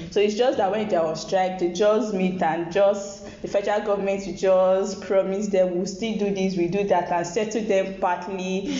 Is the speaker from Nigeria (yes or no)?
yes; Nigeria; And if there are things we can do as Nigerian students, I know NAS is doing that.